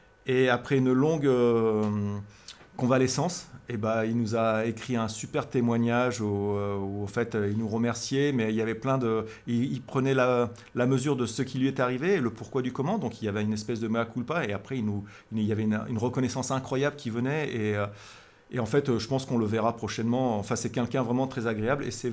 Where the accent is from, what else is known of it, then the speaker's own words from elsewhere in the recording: Occitanie, France; born there; also born or lived in Alps; Alors moi, je suis né en Haute-Garonne, mais finalement, le massif haut-garonnais, je le connaissais pas forcément. J'ai beaucoup vécu dans les Alpes et en fait, je suis arrivé en 2014, en septembre 2014.